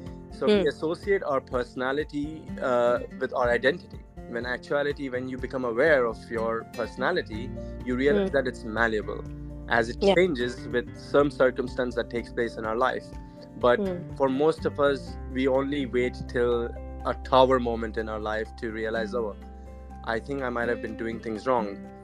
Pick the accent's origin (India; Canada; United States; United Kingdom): India; the politics that come with being an Indian man living in a multicultural environment, which is predominantly surrounded by the Western culture.